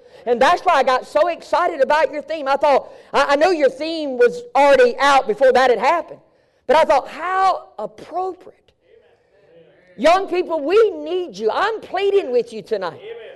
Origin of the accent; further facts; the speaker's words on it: Mississippi, United States; I'm from Mississippi, I can say that.